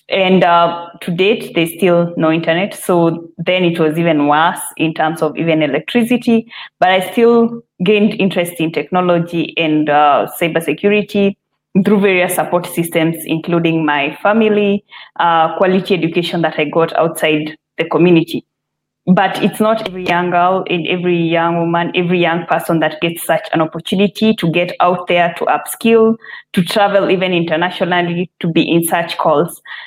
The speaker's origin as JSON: {"language": "English", "country": "Kenya", "said": "I'm from Kenya. I'm a cybersecurity engineer with a background in software engineering"}